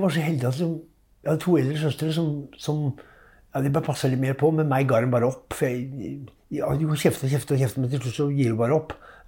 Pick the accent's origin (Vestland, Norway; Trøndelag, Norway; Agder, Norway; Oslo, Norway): Oslo, Norway; Så Ja, altså jeg var født der og hadde noen år der, og så flyttet vi opp på ja, Rødtvet, Veitvet, slett der du kan midt imellom der, og så gikk jeg på Rødtvet skole da.